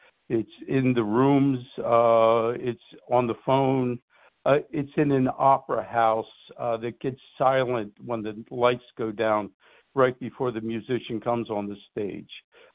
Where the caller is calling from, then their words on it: New Jersey, United States; from Southern New Jersey.